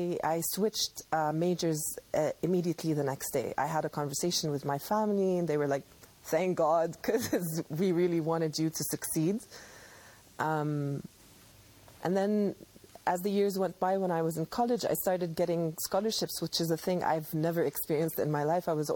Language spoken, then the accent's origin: English; Amman, Amman Governorate, Jordan; And I grew up in Amman, and there was only one art school in the entire city.